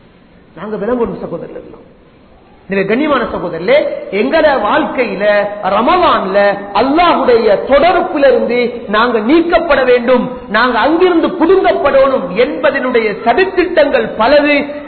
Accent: Colombo, Western Province, Sri Lanka; நான் கொழும்புல பிறந்து வளர்ந்ததுனால தைரியமா சொல்றேன்

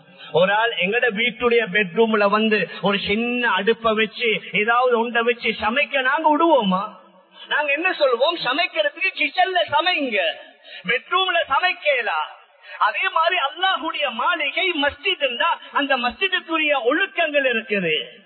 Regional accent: Sri Lanka; எங்கட ஸ்ரீலங்கன்ஸாக இருக்கலாம், நான் ஸ்ரீலங்கன்ஸாக இருக்கலாம்

